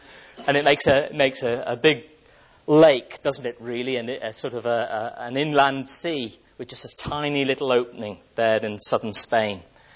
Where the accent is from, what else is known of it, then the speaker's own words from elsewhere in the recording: Wales, United Kingdom; When I was growing up in Wales, we occasionally had forms that we had to fill in.